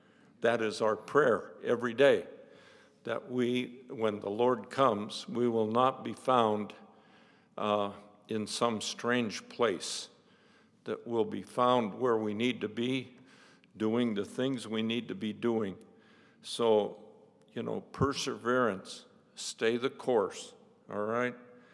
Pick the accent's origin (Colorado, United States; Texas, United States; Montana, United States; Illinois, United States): Montana, United States; Butte; I'm from Butte, Montana, so I'm a slow learner.